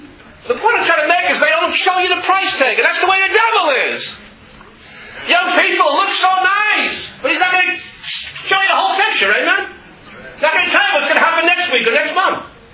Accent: Queens, New York, United States; I wish I could tell you about the things I've seen and heard when I was growing up in Queens.

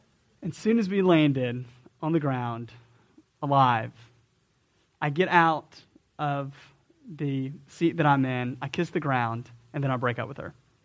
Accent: Atlanta, Georgia, United States; For a bunch of Deep South Georgia boys, like, this was a big deal. And so we're from Atlanta

